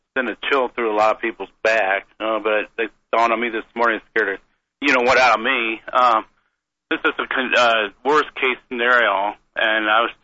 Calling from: Phoenix, Arizona, United States; I'm calling from Phoenix.

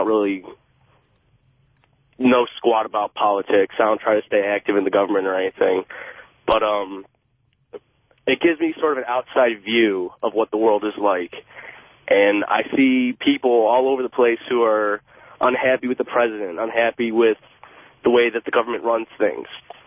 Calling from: Livonia, Michigan, United States; I'm calling from Livonia.

